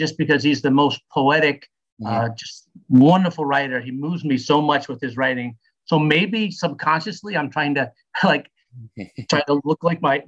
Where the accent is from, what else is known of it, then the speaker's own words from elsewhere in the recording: Florida, United States; also born or lived in New Jersey; I was born in New Jersey, but I'm 55 and I've been in Florida for like 53 years.